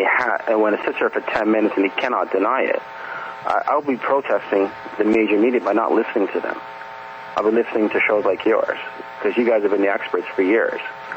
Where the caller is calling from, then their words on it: Toronto, Ontario, Canada; from Toronto, Canada calling.